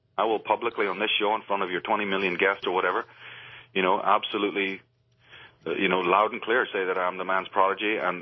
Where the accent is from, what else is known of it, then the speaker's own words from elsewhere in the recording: Ireland; I'm a guy from Ireland, you know, come to a big country